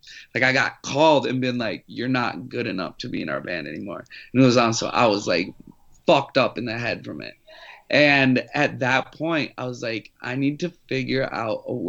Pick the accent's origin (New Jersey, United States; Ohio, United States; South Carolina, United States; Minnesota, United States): Minnesota, United States; came from a small town where legitimately, like, growing up in Minnesota, like, fame and fortune is a very big dream.